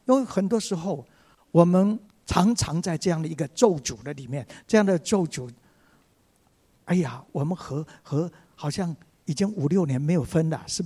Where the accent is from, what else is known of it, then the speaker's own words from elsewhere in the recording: China; 第一句话就是，我们中国人是一盘散沙。